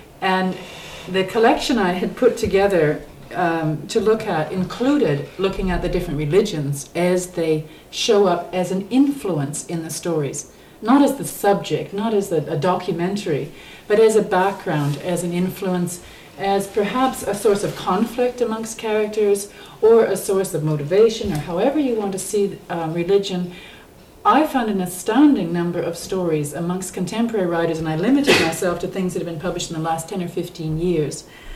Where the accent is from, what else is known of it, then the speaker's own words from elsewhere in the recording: Seattle, Washington, United States; now in Edmonton, Canada; I grew up in Seattle and I'm currently in Edmonton, Alberta, where I've been for the last several years